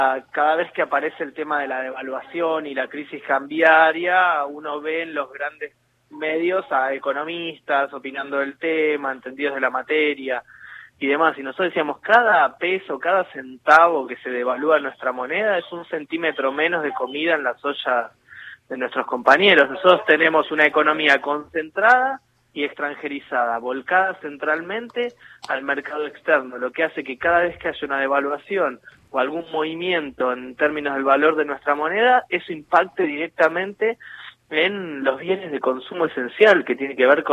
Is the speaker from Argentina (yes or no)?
yes; San Martín, Buenos Aires Province, Argentina; yo soy de San Martín, nosotros en un año en San Martín abrimos 14 comedores